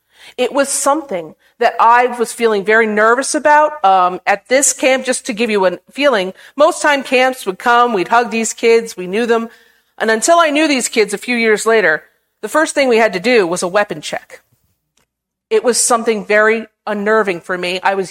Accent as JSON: {"language": "English", "town": "Point Pleasant", "country": "United States", "tie": "born or raised there", "said": "And let me tell you, I grew up in Point Pleasant, okay?"}